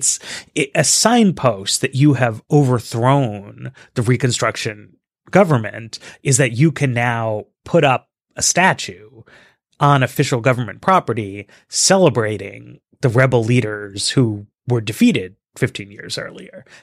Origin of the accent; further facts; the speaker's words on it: New York, United States; I'm from New York.